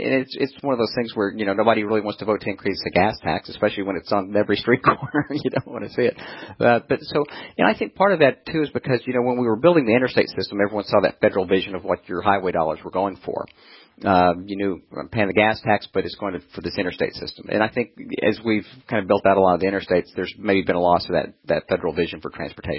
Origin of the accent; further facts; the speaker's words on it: Texas, United States; Most states, some are starting to adjust, but, my home state of Texas hasn't gone up since, the early 90s as well.